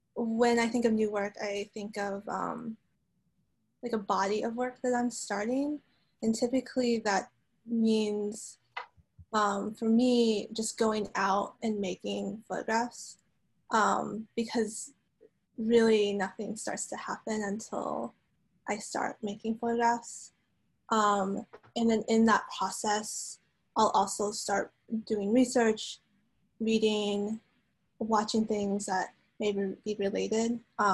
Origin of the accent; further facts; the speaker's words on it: Florida, United States; also born or lived in New Mexico / Wisconsin; now in Lincoln, United States; I am from Florida, born and raised, and my family still lives there, but they had immigrated from China shortly before I was born.